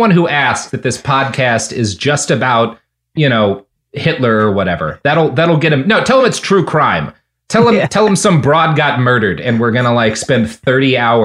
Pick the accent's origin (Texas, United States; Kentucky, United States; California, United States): Texas, United States; look, man, I grew up in Texas. If there's one thing that entitles me to do, it's make fun of Florida.